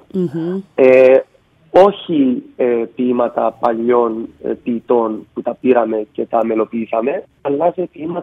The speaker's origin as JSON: {"language": "Greek", "country": "Cyprus", "said": "Λοιπόν, έχω κατάγομαι από την Κύπρο."}